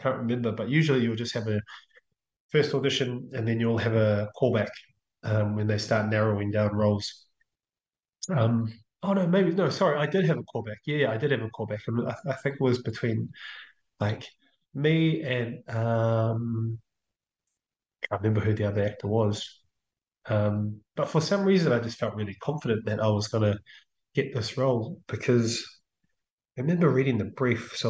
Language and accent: English; Manurewa, Auckland, New Zealand; And I grew up in Manurewa, you know, I was born and raised.